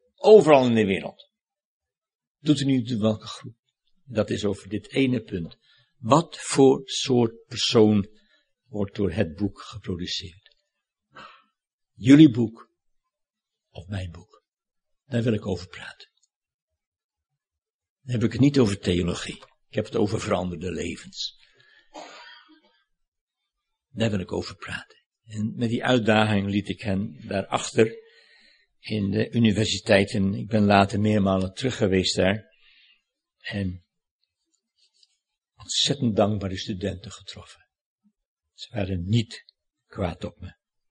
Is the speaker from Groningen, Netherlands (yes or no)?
no; Sint Pancras, North Holland, Netherlands; Ik kom uit Sint Pancras, daar boven Alkmaar, hè, donker in Holland. En daar ben ik ook op de lagere school geweest.